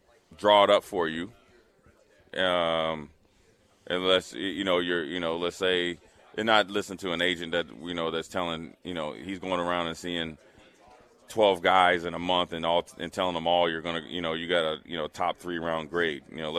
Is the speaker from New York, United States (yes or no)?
no; Minnesota, United States; I was from Minnesota. Not a lot of guys leaving.